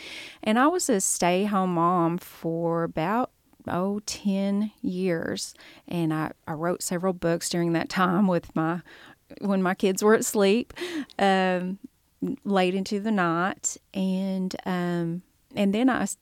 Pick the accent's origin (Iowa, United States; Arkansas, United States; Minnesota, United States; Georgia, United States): Arkansas, United States; Ozark; I'm from Ozark, Arkansas. I've lived there my whole life. My family actually goes back 9 generations there.